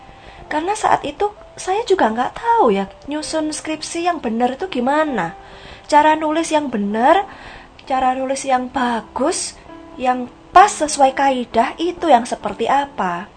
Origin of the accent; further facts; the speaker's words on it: Malang, East Java, Indonesia; now in Surabaya, Indonesia; saya juga bekerja, merantau dari Malang pergi ke Surabaya.